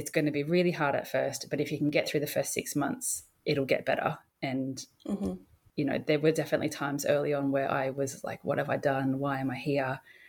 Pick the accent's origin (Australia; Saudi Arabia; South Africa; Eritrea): Australia; accent: Australian; now in United Kingdom; my Australian accent just helped me to sound a lot more, I guess, relatable or something.